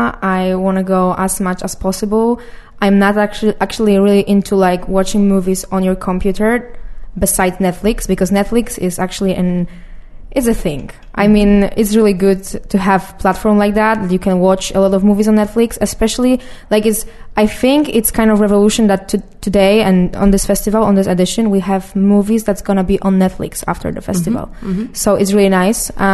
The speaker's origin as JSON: {"language": "English", "country": "Poland", "said": "from Poland. I'm representing Kino Pod Baranami in Krakow. I'm studying film in Krakow."}